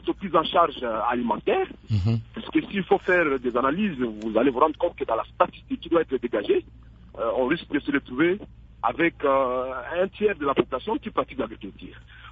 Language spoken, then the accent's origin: French; Ituri, DR Congo; présenter mes condoléances à toutes les familles trouvées chez moi en Ituri